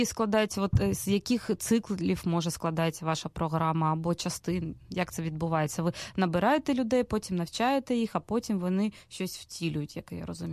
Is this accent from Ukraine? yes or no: yes; Crimea, Ukraine; я виросла у Криму